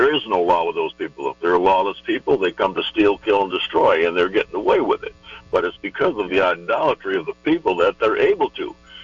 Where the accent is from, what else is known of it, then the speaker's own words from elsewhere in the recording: Florida, United States; I'm a guy from Florida.